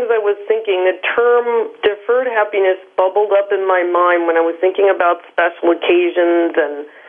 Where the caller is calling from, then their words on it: New York City, New York, United States; New York City.